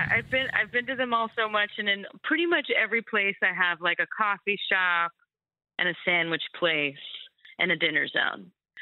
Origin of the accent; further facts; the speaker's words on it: Massachusetts, United States; now in Durham, United States; I'm originally from Massachusetts, where the cold weather is, so yeah, I love it.